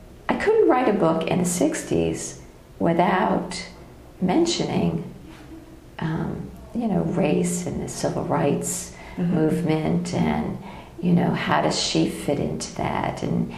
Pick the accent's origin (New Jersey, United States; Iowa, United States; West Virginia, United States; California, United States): New Jersey, United States; New Jersey.